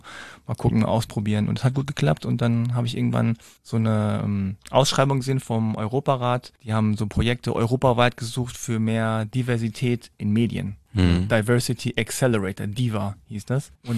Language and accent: German; Hanover, Lower Saxony, Germany; in Hannover, meiner Heimatstadt